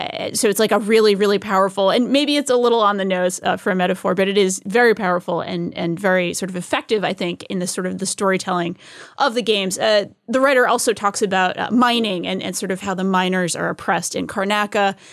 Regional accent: New England, United States; Growing up in New England, I used to go to whaling museums.

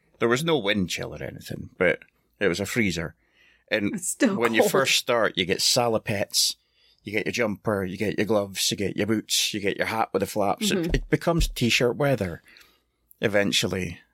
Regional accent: Scotland, United Kingdom; I'm Scottish.

